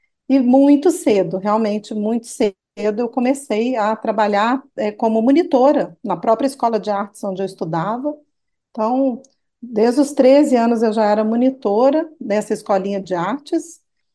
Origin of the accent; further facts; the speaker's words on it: Minas Gerais, Brazil; accent: mineiro; now in São Paulo, Brazil; Não tem como, né, perder esse sotaque, por mais que eu moro em São Paulo há 9 anos, eu tenho esse jeito mineiro de ser.